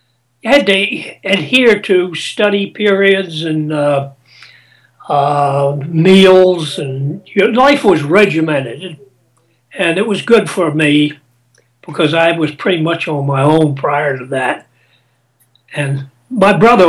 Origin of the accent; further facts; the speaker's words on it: Washington, District of Columbia, United States; also born or lived in Alexandria, Virginia; Washington, D.C.